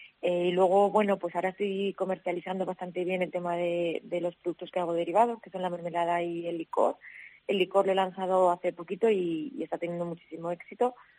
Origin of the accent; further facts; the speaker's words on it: Almendra del Pan, Castile and León, Spain; pongo a Zamora y especialmente a mi pueblo en el mapa.